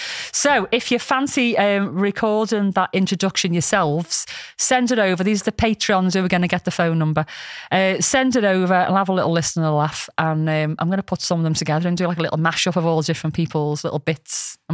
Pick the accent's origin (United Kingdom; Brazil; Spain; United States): United Kingdom; North West England; accent: Scouse; So there's like Australians and Americans up there trying to do our intro in my Scouse accent.